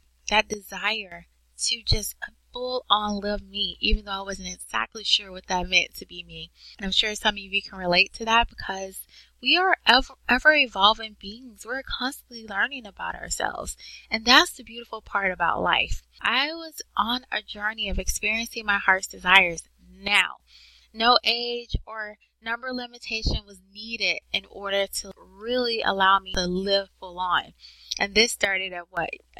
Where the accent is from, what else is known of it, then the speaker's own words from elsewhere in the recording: Atlanta, Georgia, United States; And I was born and raised in Georgia. Yes, I am a Georgia peach. And I love the fact that I was born in Georgia.